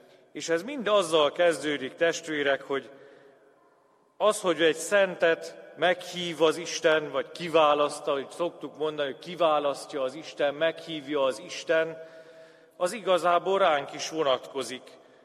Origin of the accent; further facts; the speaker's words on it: Bakonyszombathely, Komárom-Esztergom, Hungary; bakonyszombathelyi származású vagyok, innen ebből az egyházmegyéből származom.